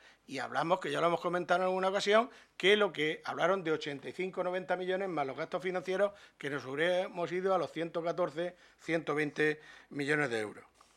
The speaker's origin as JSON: {"language": "Spanish", "town": "Calasparra", "region": "Region of Murcia", "country": "Spain", "tie": "born or raised there", "said": "Eso pasa en Cartagena, en mi pueblo, en Calasparra y en cualquier lugar de España."}